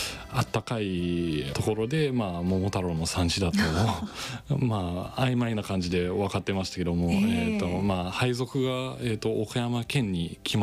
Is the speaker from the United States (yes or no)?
no; Brisbane, Queensland, Australia; そうですね、オーストラリアのブリスベン市ですね、